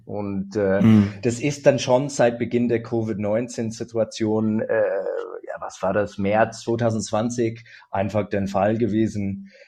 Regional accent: Sydney, New South Wales, Australia; German is a second language; ich bin Australier, genau. Ja, ich komme aus Sydney.

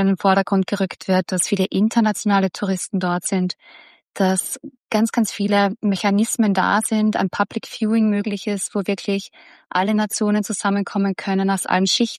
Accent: Austria

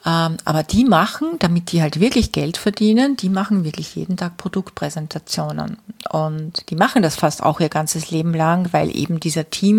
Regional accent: Austria; Also bei uns in Österreich sind das aktuell 6 Leute.

